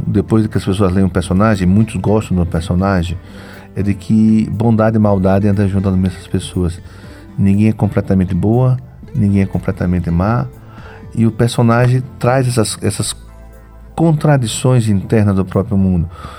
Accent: Propriá, Sergipe, Brazil; Eu sou de Propriá

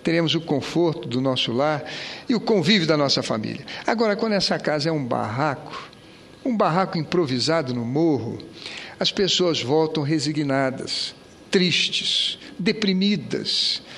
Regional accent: Brazil; Sou do Brasil.

